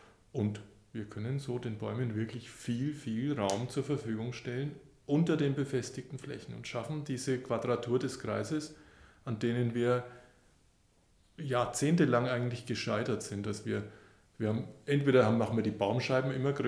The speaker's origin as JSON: {"language": "German", "region": "Bavaria", "country": "Germany", "said": "also persönlich kann ich sagen, ich komme aus Bayern, das hört man wahrscheinlich."}